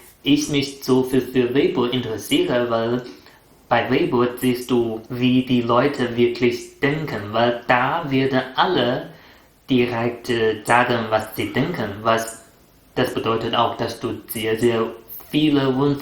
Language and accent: German; China; Das zweite Wort, so als ein Chinese, der sehr, sehr stolz auf die eigene Kultur ist, habe ich mein Land mitgebracht